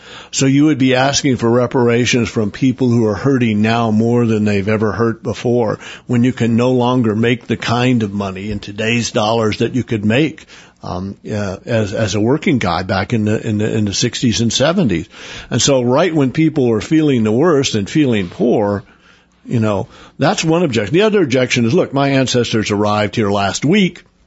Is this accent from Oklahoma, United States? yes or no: yes; Oklahoma, United States; When I was growing up in Oklahoma, people, my dad's friends would sue the government for fishing rights of a river in eastern Oklahoma